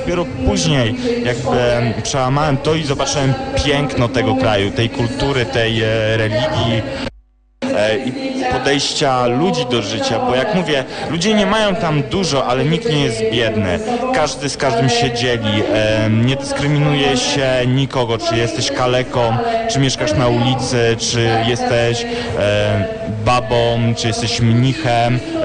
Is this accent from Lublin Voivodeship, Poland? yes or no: no; Łódź, Łódź Voivodeship, Poland; born there; w 1987 roku, to był 15 maja, kiedy się urodziłem w takim małej prowincji warszawskiej, to się nazywa miasto Łódź. Tam przyszedłem na świat